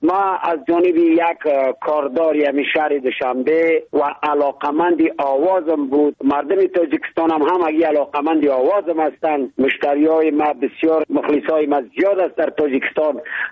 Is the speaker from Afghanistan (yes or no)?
yes; Badakhshan, Afghanistan